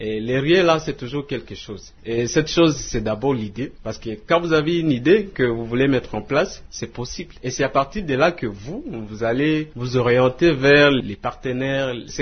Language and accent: French; Isiro, Haut-Uélé, DR Congo; quand j'ai fini les études, je suis rentré à la maison, ici chez nous, à Issiro.